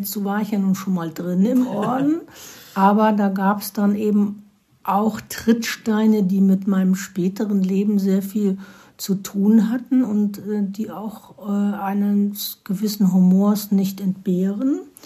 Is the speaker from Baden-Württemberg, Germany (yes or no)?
no; Remscheid, North Rhine-Westphalia, Germany; Sie wohnte in meiner Heimatstadt Remscheid, genau gegenüber dem Remscheider Stadttheater